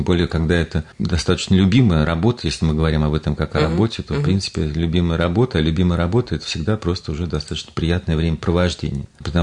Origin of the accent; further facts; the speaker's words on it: Saratov, Saratov Oblast, Russia; А я сам из Саратова